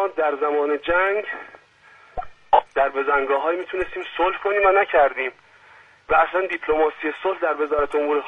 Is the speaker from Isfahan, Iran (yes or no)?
no; Ahvaz, Khuzestan, Iran; من بچه اهوازم، من با صدای آجیل بزرگ شدم